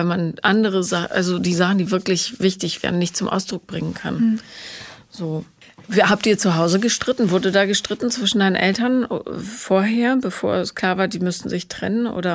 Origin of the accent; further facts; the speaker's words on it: Bonn, North Rhine-Westphalia, Germany; weil ich bin ja in Bonn aufgewachsen